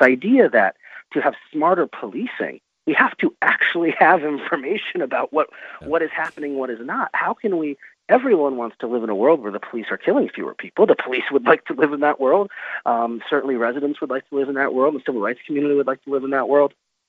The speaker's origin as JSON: {"language": "English", "town": "Cleveland", "region": "Ohio", "country": "United States", "tie": "born or raised there", "said": "and that's my hometown, Cleveland."}